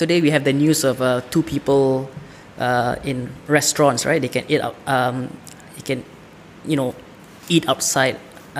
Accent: Singapore; I'm 30 years of age. I'm a Singaporean, a Malay Muslim Singaporean

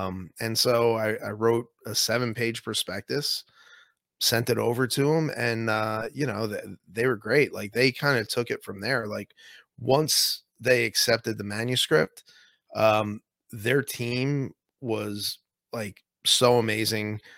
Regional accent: New Jersey, United States; I'm a teacher from New Jersey who was just trying to do right by my kids.

